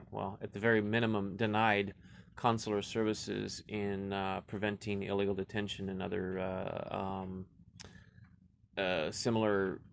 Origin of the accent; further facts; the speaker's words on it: Orange, California, United States; born there; I was born in Orange, California.